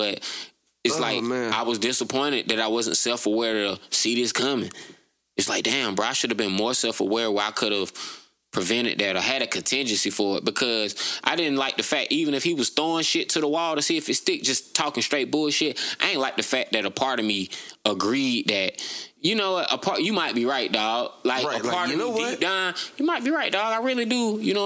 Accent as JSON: {"language": "English", "region": "Georgia", "country": "United States", "said": "Like I'm from Georgia."}